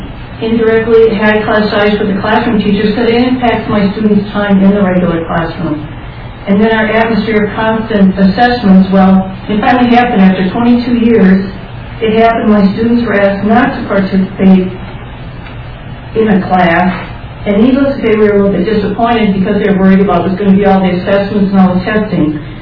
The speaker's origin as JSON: {"language": "English", "town": "Hastings", "region": "Minnesota", "country": "United States", "said": "I'm from Hastings, and I teach in Lakeville."}